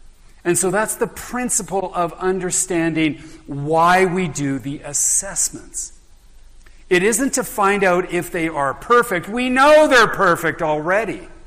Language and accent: English; Canada; I'm a Canadian, so I snuck my way down here, I think.